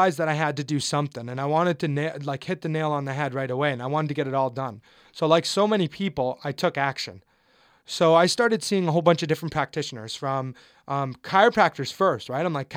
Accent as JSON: {"language": "English", "country": "Canada", "said": "I'm Canadian, originally Canadian. So I was at Brock University, my final semester."}